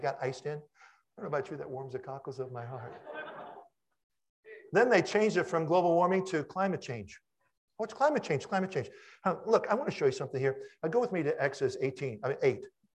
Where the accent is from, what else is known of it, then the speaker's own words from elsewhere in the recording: Washington, District of Columbia, United States; I come from Washington, D.C., where we keep records, you know.